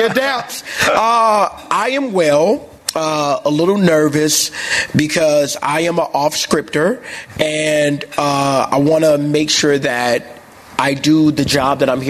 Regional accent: Chicago, Illinois, United States; And the last thing is, as a Chicagoan, I think that, you know, after COVID and, of course, the last few years

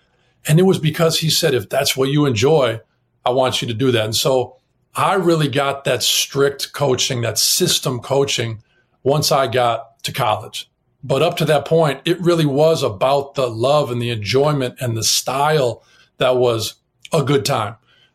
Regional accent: Milwaukee, Wisconsin, United States; it was also growing up in Milwaukee, it was Ray Allen and it was Michael Redd.

